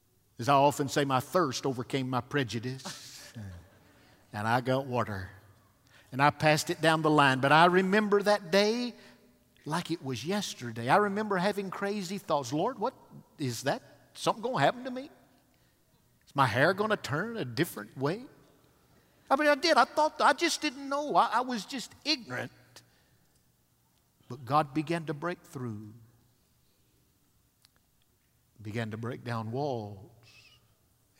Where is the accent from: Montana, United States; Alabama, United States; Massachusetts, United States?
Alabama, United States; Pisgah; I grew up on a mountain 40 miles long, 20 miles wide. No person of color lived on that mountain.